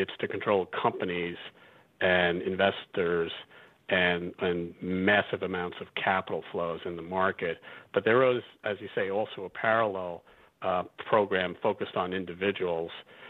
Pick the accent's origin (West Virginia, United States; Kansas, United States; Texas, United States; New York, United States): New York, United States; Brooklyn; You know, we're from Brooklyn originally, so...